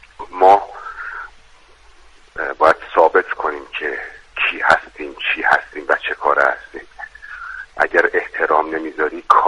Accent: Iran; گفت اهل کجایی، گفتم ایران

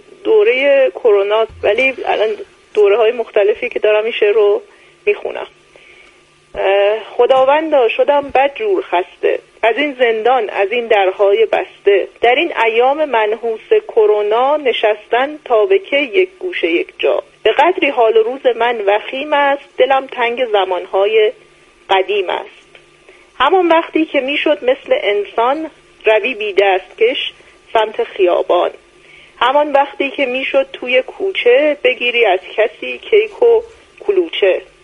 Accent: Shahroud, Semnan, Iran; من اصالتاً اهل شاهرود هستم.

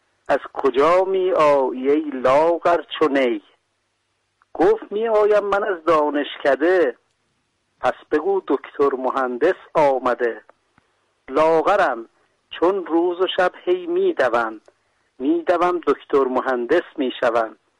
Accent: Tehran, Tehran Province, Iran; born there; من اصالتاً خلخالی هستم، اونتا خودم متولد تهرانم

